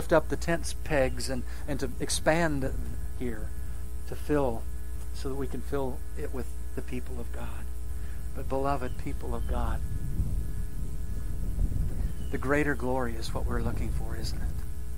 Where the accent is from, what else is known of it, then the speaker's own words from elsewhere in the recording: Emporia, Kansas, United States; when I was a young lad and growing up in Emporia, just about going into high school, freshman